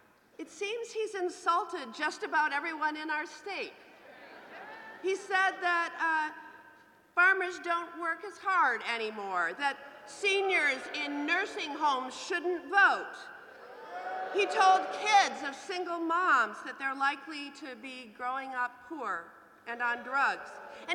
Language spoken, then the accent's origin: English; Madison, Wisconsin, United States; to be in my hometown of Madison, Wisconsin